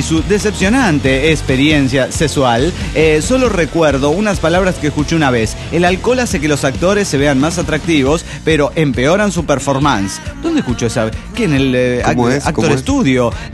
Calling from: Mexico City, Mexico; Estoy en el DF, en líneas generales.

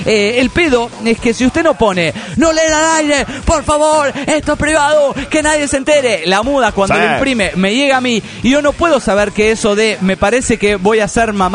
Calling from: Guadalajara, Jalisco, Mexico; de Guadalajara, Jalisco, México.

